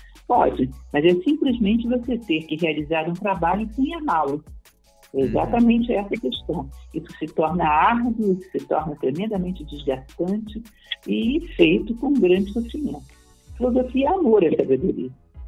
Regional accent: Rio de Janeiro, Brazil; born there; now in Brasília, Brazil; Sou carioca de nascimento, mas sou radicada em Brasília.

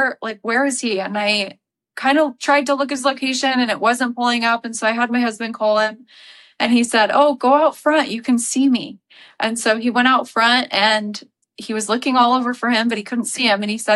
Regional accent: Utah, United States; I grew up mostly in Utah. I had a little bit of a non-traditional growing up experience.

